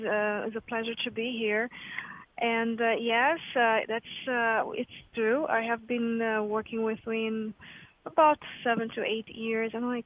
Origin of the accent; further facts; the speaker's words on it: Brazil; also born or lived in Germany; now in United States; So anyway, I'm originally from Brazil. I lived in Brazil for a while. I was born there, and then I moved to Germany. I lived in Germany for a long time, and I have been here in the United States for about since 2000 actually, 2001, 2000, October 2000.